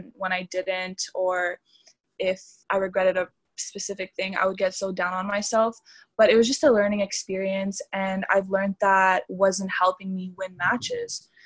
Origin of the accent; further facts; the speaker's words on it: Canada; Obviously, my parents are Romanian. They grew up there, but I was born in Canada. I was raised in Canada.